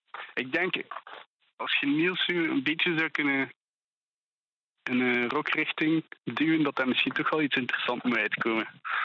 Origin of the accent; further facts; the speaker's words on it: Flemish Region, Belgium; We zijn allemaal uit het Gentse. Dus ja, allemaal een beetje daar rond. Deinzen, Oudenaarde, Sint-Amandsberg en zo.